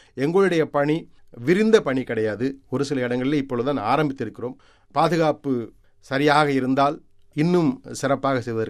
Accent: India; எங்களை பொறுத்த வரைக்கும், நாங்கள் இந்தியாவை சேர்ந்தவர்கள்.

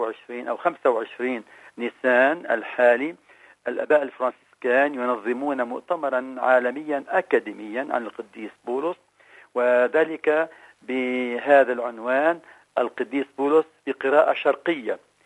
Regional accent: Lebanon; عندنا في لبنان وسوريا

